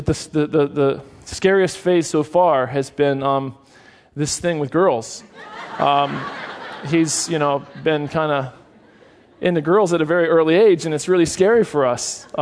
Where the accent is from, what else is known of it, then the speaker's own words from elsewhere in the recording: Key West, Florida, United States; That's where I'm from originally. I was born in Key West, Florida in 1973, so that makes me 41 years old